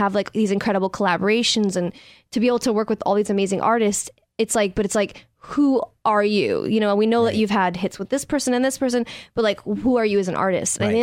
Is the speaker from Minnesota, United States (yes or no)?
no; Brooklyn, New York, United States; It's just so weird to me because I was born in Brooklyn, raised in New York.